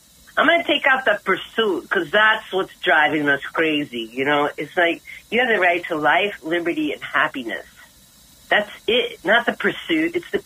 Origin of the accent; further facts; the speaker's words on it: New York, United States; I came from New York where my father he was racist